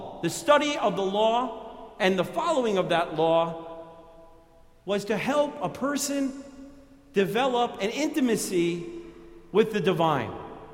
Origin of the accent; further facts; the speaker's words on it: New York, United States; accent: New York; I'm going to use my New York accent to its best ability here.